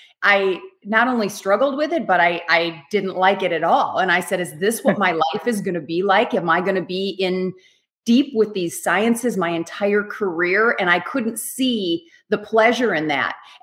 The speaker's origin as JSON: {"language": "English", "region": "Wisconsin", "country": "United States", "tie": "born or raised there", "lives_now": "Florida, United States", "said": "Well, I grew up in Wisconsin."}